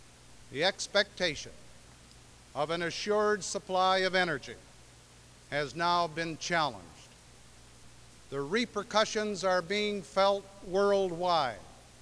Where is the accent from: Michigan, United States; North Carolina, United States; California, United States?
Michigan, United States; On behalf of the American people, on behalf of my home state of Michigan, on behalf of the city of Detroit